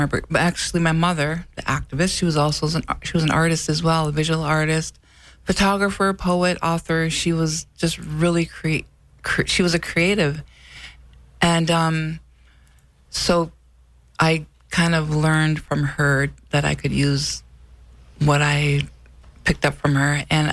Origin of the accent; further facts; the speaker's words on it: Cass Lake, Minnesota, United States; I kind of talked to Shanai about growing up in Cass Lake, and my mother was an activist, and she was always alone in it.